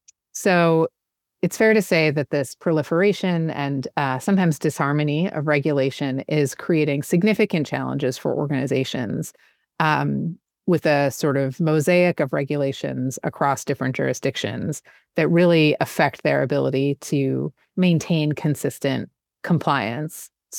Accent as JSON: {"language": "English", "region": "New York", "country": "United States", "tie": "born or raised there", "said": "So, for example, in the U.S., here in New York, in my home state"}